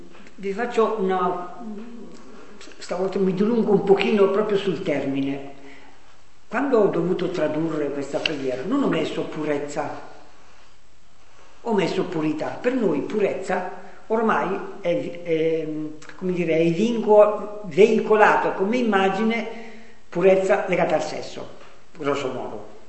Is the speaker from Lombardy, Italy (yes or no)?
yes; Lombardy, Italy; accent: Comasco dialect; Nel mio dialetto, un dialetto comasco